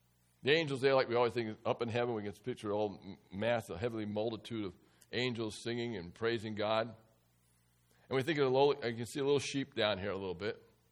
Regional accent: Philadelphia, Pennsylvania, United States; born there; I'd have to go to where I was born to register. I'd have to go to Philadelphia. Although I only lived there 6 months of my life.

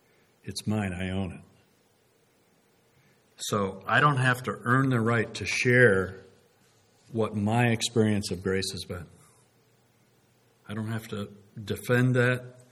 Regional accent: Northeast, United States; As an American, an independent Northeast U.S. Yankee, I understand guilt.

